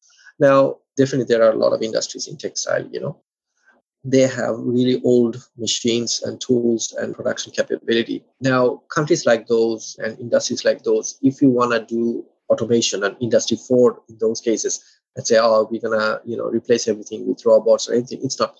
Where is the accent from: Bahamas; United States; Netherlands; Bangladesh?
Bangladesh; like I'm originally from Bangladesh, and I've been always keen to contribute to my community, especially my alumni.